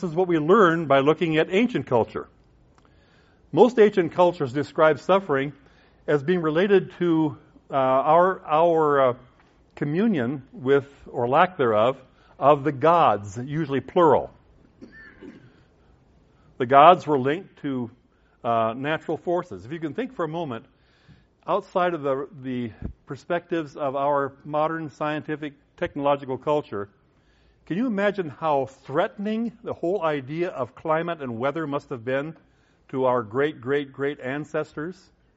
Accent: Midwest, United States; Where I grew up in the Midwest, the weatherman is just a crapshoot.

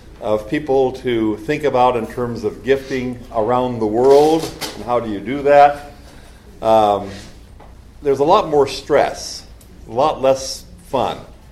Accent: South Dakota, United States; My memories of growing up in the Midwest when I was very young made this time of year very special. The families in South Dakota at that time all lived in the same area.

